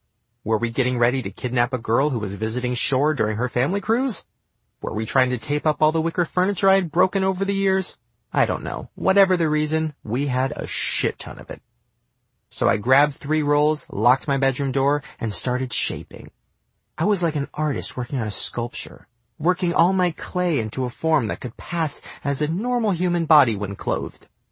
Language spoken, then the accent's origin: English; Long Beach, California, United States; Hey, I grew up in Long Beach, okay? What do you expect?